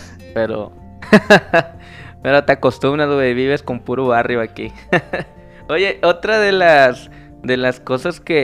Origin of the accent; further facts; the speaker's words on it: San Luis Potosí, Mexico; De allá de donde vengo, San Luis Potosí, es como que muy fácil conseguir todo el material que ocupas.